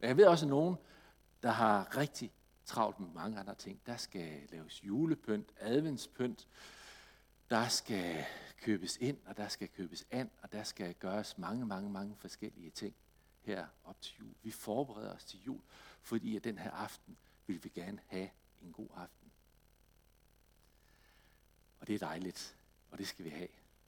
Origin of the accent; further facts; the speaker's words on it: Randers, Central Denmark Region, Denmark; Hjemme i Randers, der bliver det snart jul.